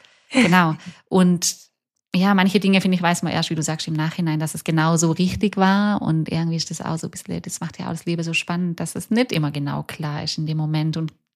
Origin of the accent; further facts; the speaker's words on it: Bräunlingen, Baden-Württemberg, Germany; ich bin in Bräunlinger groß geworden, ich habe hier auch so meine Geschichte und meinen Weg